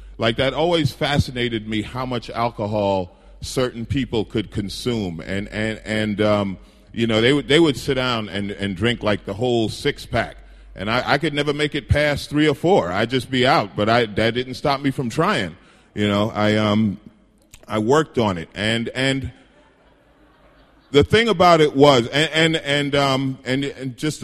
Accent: New York, United States; I actually grew up here in New York. I grew up in Queens, so kind of home for the holidays and everything.

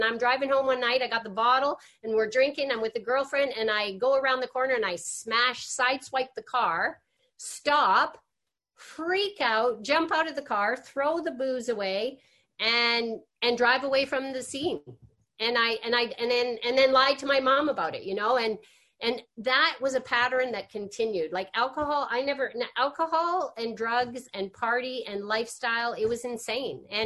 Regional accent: Calgary, Alberta, Canada; I grew up in Calgary, Alberta.

